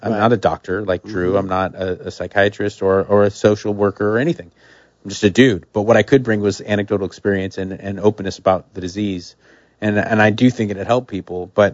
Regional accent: California, United States; growing up in SoCal during the explosion of, especially the explosion of Southern California punk rock

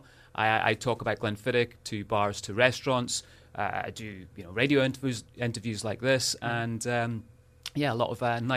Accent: Scotland, United Kingdom; I came all the way over from Scotland just to talk about

